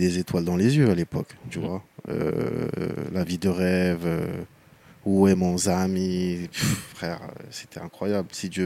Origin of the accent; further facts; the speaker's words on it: Comoros; moved away; also born or lived in France; Je viens des Comores. Enfin, je suis né en France. Ensuite, je suis reparti aux Comores pour...